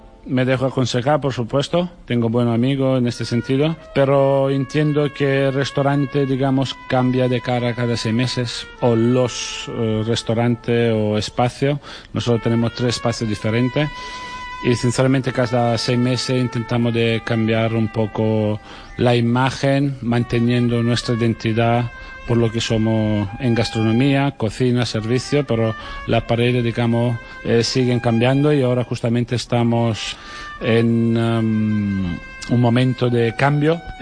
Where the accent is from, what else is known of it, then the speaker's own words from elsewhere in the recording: Apulia, Italy; Spanish is a second language; me acuerda mucho a mi tierra, Puglia, porque es muy mediterránea también, y la verdad que cuando lo he visto me acordaba de lo que yo he visto en mi infancia, la costa